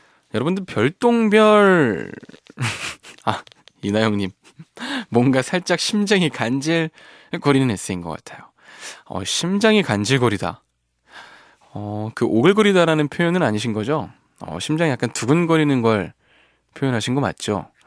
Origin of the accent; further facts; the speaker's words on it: Seoul, South Korea; born there; 제가 서울 태생이거든요.